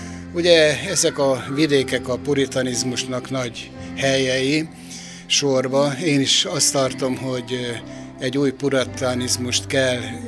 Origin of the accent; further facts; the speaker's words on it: Satu Mare, Satu Mare County, Romania; now in Oradea, Romania; Az első ok az, hogy én is szatmári vagyok.